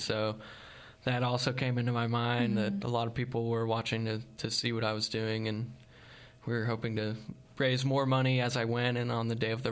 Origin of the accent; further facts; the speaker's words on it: Fayetteville, Arkansas, United States; oh my gosh, we're both from Fayetteville.